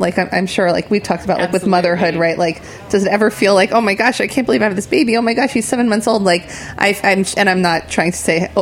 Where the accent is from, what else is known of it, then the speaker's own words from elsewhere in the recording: New Jersey, United States; now in New York, United States; I'm a tri-state area person, so I grew up in New Jersey, and Matt and I have been living in the city for, I guess, since right after college